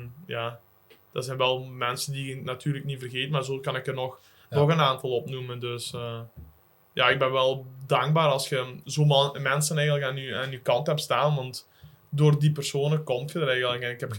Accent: Flanders, Belgium; moest je als Vlaming, raar maar waar, moest je dan de wedstrijd in Wallonië gaan rijden

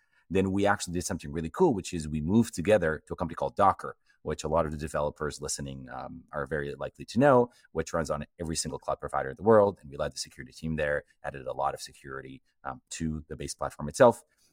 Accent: Portugal; also born or lived in United States; I was born in the US, but I grew up in Portugal.

